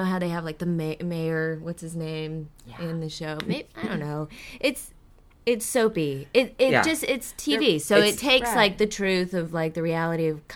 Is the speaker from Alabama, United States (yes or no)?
no; Nashville, Tennessee, United States; Well, I was gonna say growing up in Nashville, like, you know, I mean I was not an adult